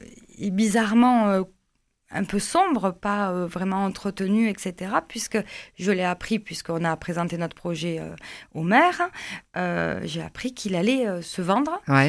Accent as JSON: {"language": "French", "town": "Cugnaux", "region": "Occitanie", "country": "France", "tie": "born or raised there", "said": "Je suis originaire de Cugno"}